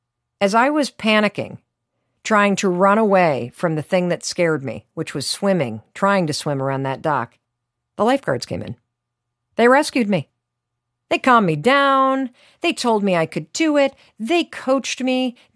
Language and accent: English; North Muskegon, Michigan, United States; So I grew up in Western Michigan, and we moved to this small town, North Muskegon, Michigan, when I was in the fourth grade.